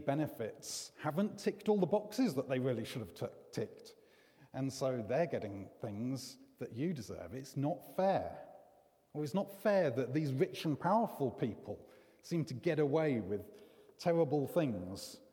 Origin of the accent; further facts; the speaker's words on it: Stoke-on-Trent, West Midlands, United Kingdom; now in Coventry, United Kingdom; I'm from the Stoke site normally. I've been part of Jubilee Church for a long time, since I came to Coventry as a student.